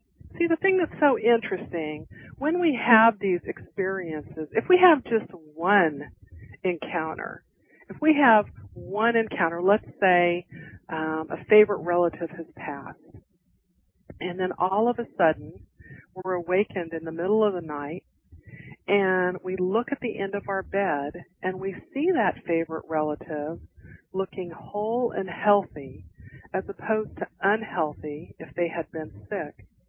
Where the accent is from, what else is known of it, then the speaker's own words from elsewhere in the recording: Galveston, Texas, United States; And since we're talking a little bit about Galveston, my hometown, we're talking a little bit about the storm.